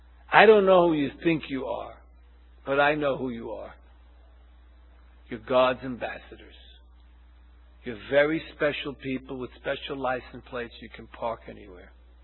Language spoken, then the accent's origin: English; Brooklyn, New York, United States; I'm from Brooklyn, I'm tough.